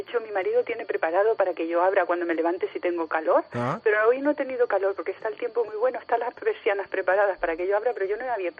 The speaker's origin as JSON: {"language": "Spanish", "region": "Canary Islands", "country": "Spain", "moved": "yes", "said": "soy canaria, pero llevo 32 años aquí y el deje de mi niño se va, hijo, se va."}